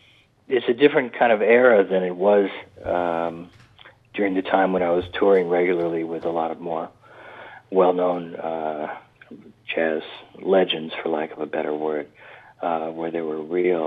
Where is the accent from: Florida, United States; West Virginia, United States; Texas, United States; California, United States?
Texas, United States; Dallas; now in New York, United States; I grew up in Dallas